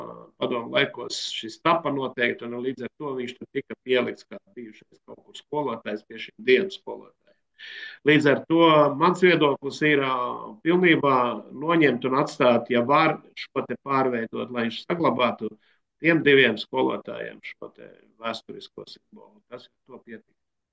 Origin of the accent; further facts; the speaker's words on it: Viesīte, Selonia, Latvia; kā sēlis ierodoties tur, kad es ieraudzīju sēlis no viesītes